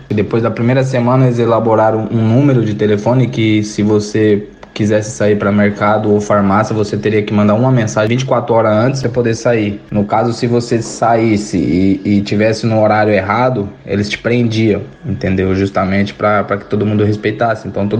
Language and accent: Portuguese; São Paulo, Brazil; also born or lived in Bahia; now in Itajaí, Brazil; Eu sou baiano, né, natural da Bahia, mas minha família foi quando eu tinha 2, 3 meses de nascido, minha família foi para São Paulo, onde eu fui criado, né? Então minha família toda é de São Paulo